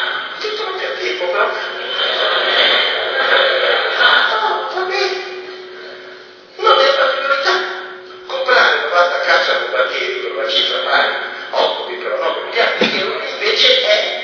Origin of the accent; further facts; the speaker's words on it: Genoa, Liguria, Italy; Io sono di Genova, San Martino, ci ho vissuto